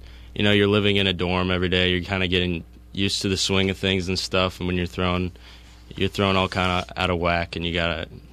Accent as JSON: {"language": "English", "town": "Detroit", "region": "Michigan", "country": "United States", "lives_now": "Vermont, United States", "said": "Southeast, or in Detroit, like the suburbs. A lot of lakes there, but definitely not any mountains like here."}